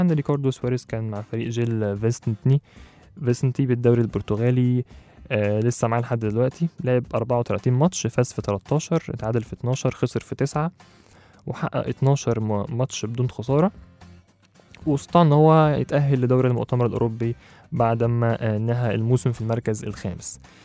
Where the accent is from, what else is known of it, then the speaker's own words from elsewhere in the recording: Egypt; فاحنا بنفتقد اللعيب الحريف عندنا في مصر